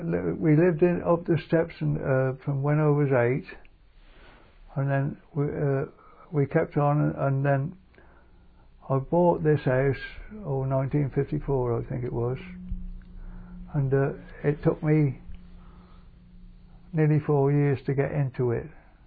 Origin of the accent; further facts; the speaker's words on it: Deddington, South East England, United Kingdom; born there; I was born in Deddington, Hudson's Lane, my one-roomed house, where Mr. Pratt lives now, I think.